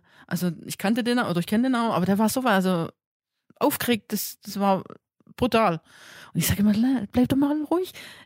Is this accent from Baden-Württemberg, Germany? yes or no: yes; Gerlingen, Baden-Württemberg, Germany; also born or lived in Stuttgart; Genau, wir sind aufgewachsen in Gerlinger.